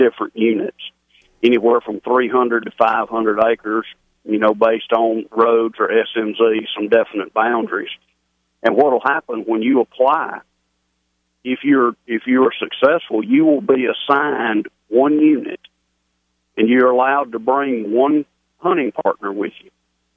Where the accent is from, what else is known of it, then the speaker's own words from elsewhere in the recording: Alabama, United States; And I mean, growing up in West Alabama and not having any public hunting land over there